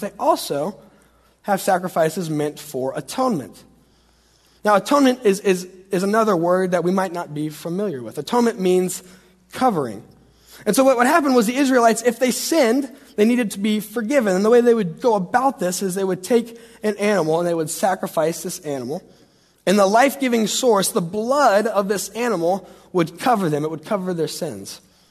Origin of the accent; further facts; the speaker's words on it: Knoxville, Tennessee, United States; But I'm a Tennessee fan. I grew up in Knoxville. My room was painted orange, which I'm convinced it decreased the property value of our house, I think.